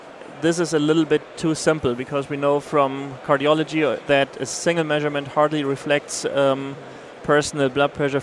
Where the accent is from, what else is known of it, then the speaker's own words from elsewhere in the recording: Hamburg, Germany; I'm from Hamburg in Germany.